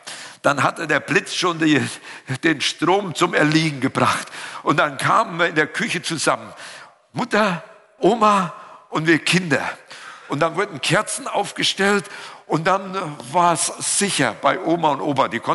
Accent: North Rhine-Westphalia, Germany; now in Berlin, Germany; Ich bin ja im Siegerland groß geworden und da gab es noch richtige Gewitter.

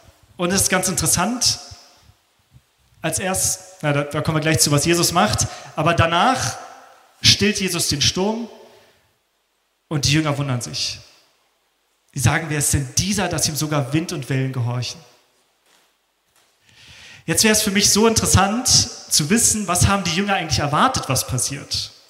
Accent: Germany; Ja, als Deutsche so in diesem Modus, so, wir sind Macher, wir machen das.

